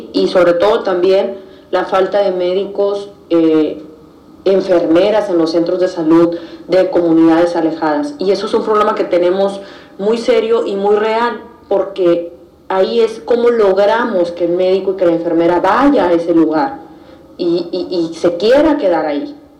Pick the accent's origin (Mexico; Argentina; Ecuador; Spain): Mexico; Sonora; Y como mujer, como sonorense, como mexicana, como madre de familia, hija